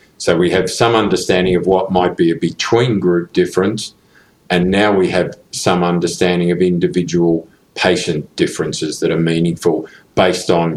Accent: Leeds, Yorkshire and the Humber, United Kingdom; I'm a rheumatologist from Leeds in the UK.

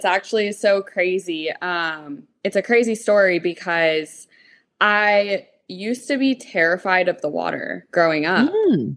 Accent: Corpus Christi, Texas, United States; So I grew up down in Corpus Christi, Texas.

